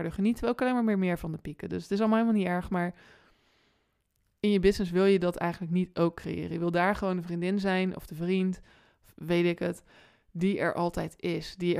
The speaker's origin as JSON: {"language": "Dutch", "town": "Rotterdam", "region": "South Holland", "country": "Netherlands", "said": "Ik ben een Rotterdamse, dus ik hou van niet lullen maar poetsen."}